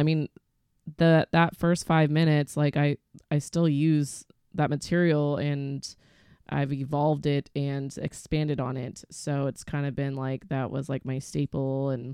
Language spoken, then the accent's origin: English; Eugene, Oregon, United States; No, I'm from Eugene. I lived in Los Angeles for 6 years.